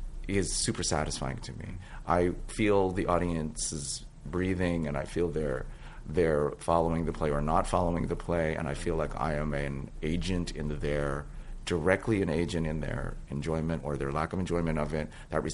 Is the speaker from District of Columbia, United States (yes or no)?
no; San Francisco, California, United States; Which is my hometown, And actually, that played some kind of a role in it. Lauren and I are both from San Francisco.